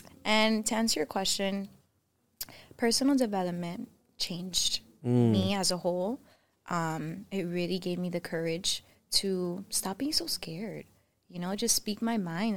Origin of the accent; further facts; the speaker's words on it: Miami, Florida, United States; also born or lived in North Carolina, United States; I was raised here in Miami, born in North Carolina.